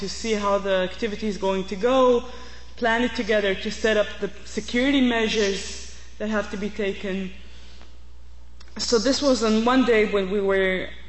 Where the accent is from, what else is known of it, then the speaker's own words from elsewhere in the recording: Israel; You know, I grew up on Zionism. My family is a good Zionist family, Israeli-Jewish family. And I never had any idea about the implications that Zionism had for the people around me, for Palestinians living just 5 minutes from where I live.